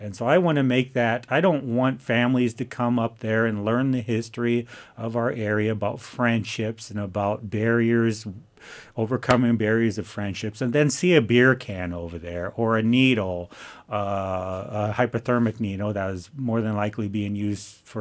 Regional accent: South Dakota, United States; I'm from the Ihonkawan Oyate. I'm Yankton Sioux, and so it's not unusual for us to know songs, to do these things.

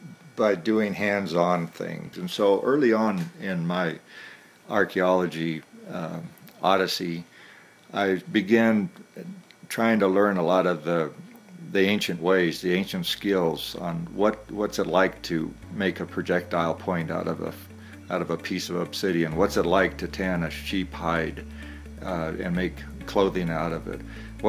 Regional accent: Colorado Springs, Colorado, United States; born there; I was born in Colorado Springs at the foot of 14,110 feet Pikes Peak, and so where plains meet the mountains has always been in my blood and always where I've preferred to live.

